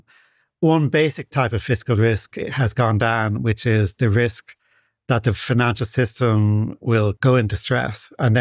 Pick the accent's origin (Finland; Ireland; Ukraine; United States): Ireland; especially in my home country of Ireland.